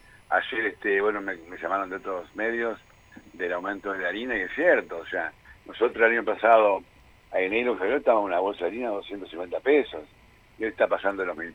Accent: Misiones, Argentina; acá como vicepresidente soy acá de Misiones

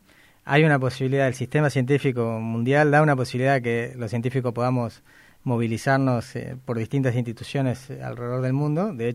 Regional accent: Argentina; somos argentinos

